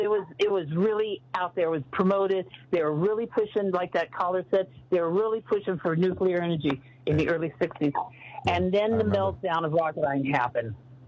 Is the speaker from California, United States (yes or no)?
yes; Simi Valley, California, United States; I grew up in Simi Valley in the 60s.